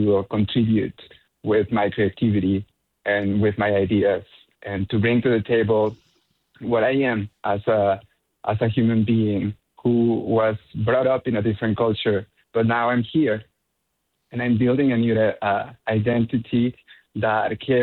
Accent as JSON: {"language": "English", "country": "Mexico", "second_language": "English", "lives_now": "United States", "said": "I am originally from Mexico, so I am Latino"}